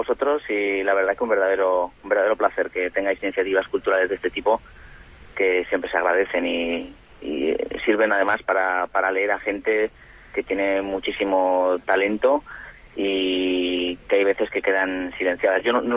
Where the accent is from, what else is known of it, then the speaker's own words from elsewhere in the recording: Zaragoza, Aragon, Spain; Soy de Zaragoza.